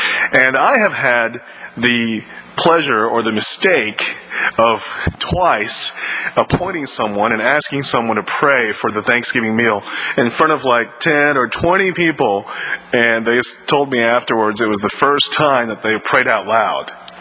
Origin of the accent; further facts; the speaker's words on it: Houston, Texas, United States; I am from Houston, from Houston's First Baptist Church, and it's a pleasure for me to be with you today.